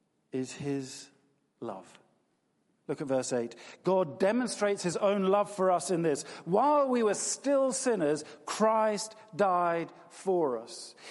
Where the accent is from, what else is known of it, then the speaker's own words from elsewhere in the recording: United Kingdom; And many of us are very polite. We're British.